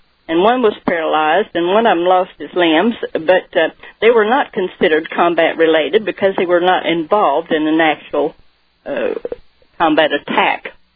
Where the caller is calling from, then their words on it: Muskogee, Oklahoma, United States; Oklahoma.